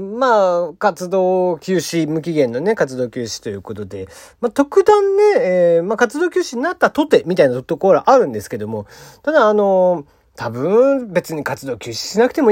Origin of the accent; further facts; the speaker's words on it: Kagoshima, Japan; 僕も鹿児島の人間なんで人のことは言えませんけども